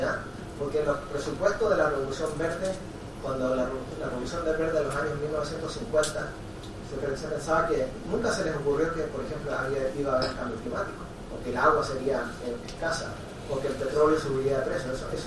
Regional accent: Chile; Nosotros en América Latina, a pesar que en el Cono Sur, yo vengo de Chile

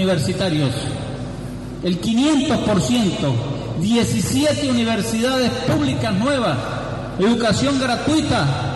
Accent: Guárico, Venezuela; Todavía recuerdo cuando Henry estuvo allá en mi tierra, en Guárico

